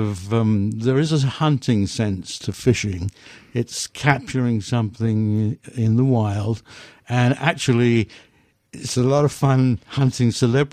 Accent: England, United Kingdom; moved away; But the weather is so similar to the weather in which I grew up in England.

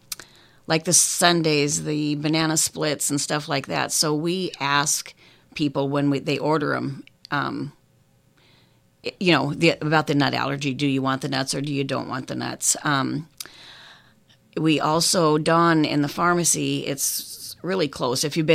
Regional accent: Port Townsend, Washington, United States; Yes, I was born right here at the old hospital that they just tore down.

